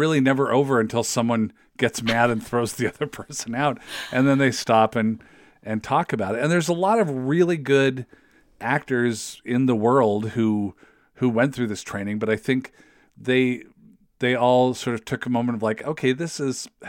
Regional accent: West Coast, United States; I don't think I'd ever been east of like Iowa in my life. You know, I grew up on the West Coast. So then all of a sudden I was in New Jersey

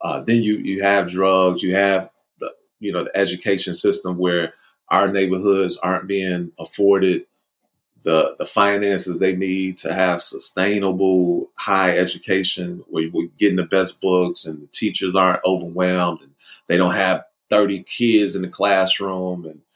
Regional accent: United States; When I was growing up on the South Side, everybody was black except the cops.

